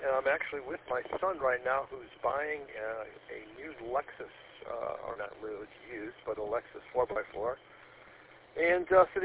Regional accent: Rochester, United States; I'm from Rochester.

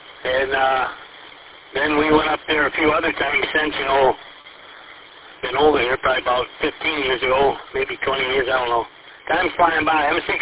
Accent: Clawson, Michigan, United States; now in Breckenridge, United States; I grew up in Detroit. I was born in Wayne County. And I grew up in Clawson, 14 mile in Crooks, down in Detroit area, and we moved up here in 73.

